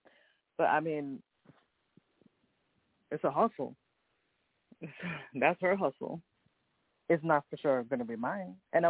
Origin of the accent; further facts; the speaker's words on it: New York City, New York, United States; But that's definitely a low time in my life here as a New Yorker.